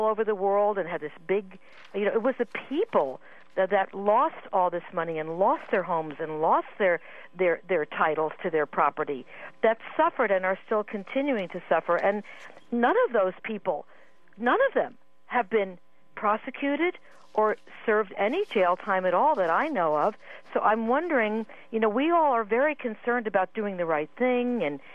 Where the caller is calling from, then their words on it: Berkeley, California, United States; I'm in Berkeley.